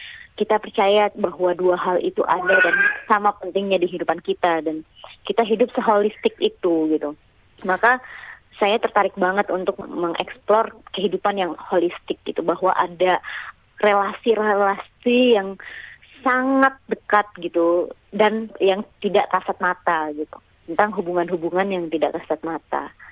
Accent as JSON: {"language": "Indonesian", "country": "Indonesia", "said": "siapa saya ya sebagai orang Indonesia, sebagai orang Asia"}